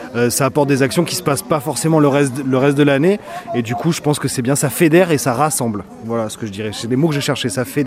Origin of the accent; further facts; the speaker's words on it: Bordeaux, Nouvelle-Aquitaine, France; J'ai 37 ans et je viens de Bordeaux.